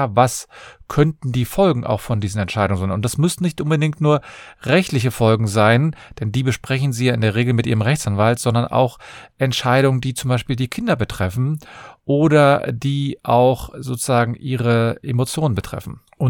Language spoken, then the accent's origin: German; Cologne, North Rhine-Westphalia, Germany; Ich bin Fachanwalt für Familienrecht. Ich komme aus Köln